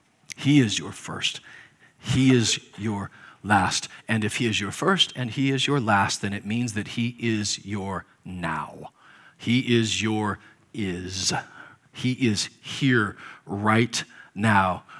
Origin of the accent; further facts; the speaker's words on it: Nebraska, United States; I'm from Nebraska, so I don't mean any disrespect.